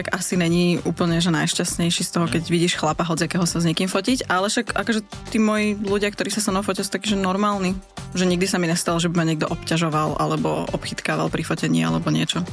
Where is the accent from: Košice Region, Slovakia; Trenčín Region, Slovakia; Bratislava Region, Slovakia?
Bratislava Region, Slovakia; Pezinok; Ja som taká, že však ja som z Pezinka.